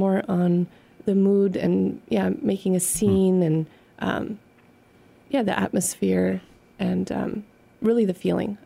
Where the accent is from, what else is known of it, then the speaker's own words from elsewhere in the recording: United States; first language Polish; English is a second language; So actually, Polish is my first language. Hmm. Both my parents are from Poland.